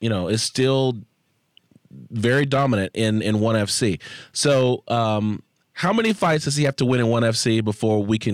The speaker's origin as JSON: {"language": "English", "region": "Texas", "country": "United States", "said": "since we're from Texas, and Texans have the right to be able to pronounce things however they want"}